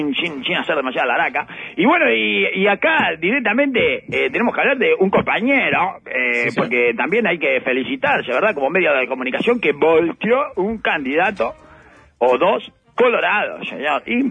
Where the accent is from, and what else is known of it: Uruguay